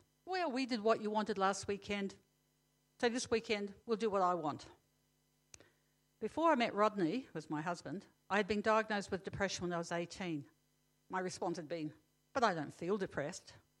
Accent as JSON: {"language": "English", "country": "New Zealand", "tie": "born there", "said": "I'm an old lady. I was born in New Zealand, and my mother was a committed Anglican, and my father was agnostic"}